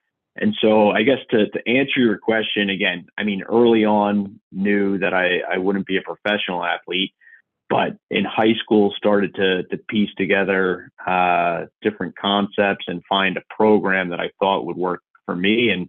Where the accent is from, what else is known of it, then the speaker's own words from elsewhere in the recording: New Jersey, United States; So I am born and raised in New Jersey.